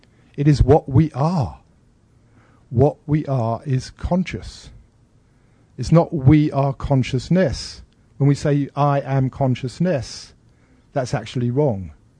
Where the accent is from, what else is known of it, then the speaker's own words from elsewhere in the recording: United Kingdom; now in United States; okay, I am British. Well, I'm no longer British. I'm now half American.